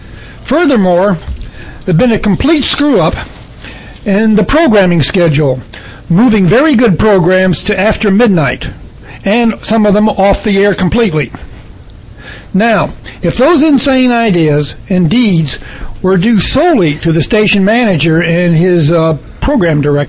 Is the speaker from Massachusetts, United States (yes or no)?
no; New York, United States; I'm from New York. I listen to WBAI.